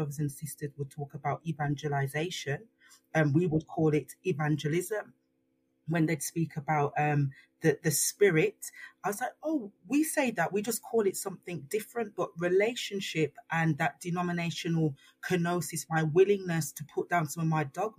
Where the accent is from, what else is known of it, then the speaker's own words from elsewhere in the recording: Birmingham, West Midlands, United Kingdom; growing up in Birmingham, I went on an internship and spent 2 years